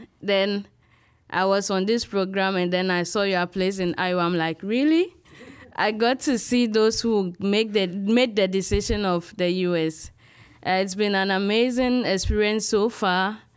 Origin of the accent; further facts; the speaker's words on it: Ghana; I'm from Ghana. And Ghana is actually the gateway to Africa.